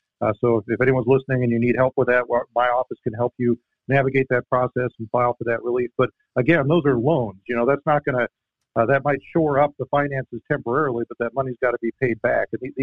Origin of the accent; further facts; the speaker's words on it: California, United States; I'll tell you, in my hometown, the electric provider just submitted a rate case with the California Public Utilities Commission to raise electric rates over 40 cents a kilowatt hour.